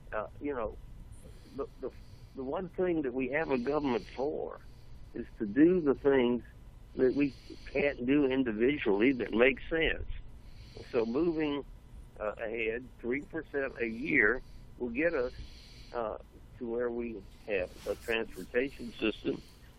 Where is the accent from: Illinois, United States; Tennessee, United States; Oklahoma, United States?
Tennessee, United States; Chattanooga; Electric heat is what cleaned up my hometown of Chattanooga because we were burning coal in the furnaces.